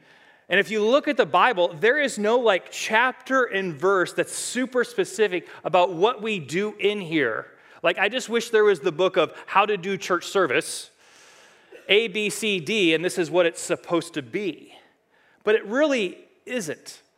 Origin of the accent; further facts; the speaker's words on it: Cleveland, Ohio, United States; You know, I grew up in Cleveland, so you buy tickets and they just kept on losing things for decades.